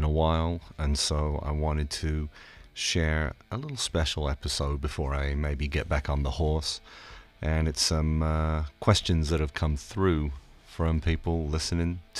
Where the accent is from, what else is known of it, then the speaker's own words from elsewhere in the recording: England, United Kingdom; I grew up in England as well, so the music scene was a little weirder to America